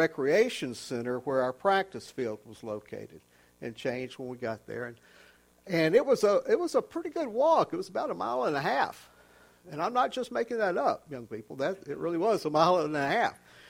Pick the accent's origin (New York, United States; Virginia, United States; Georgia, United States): Georgia, United States; And growing up in South Georgia, it didn't matter whether you got a Pepsi or a Frosty root beer or an RC or whatever you got, it was called a Coke.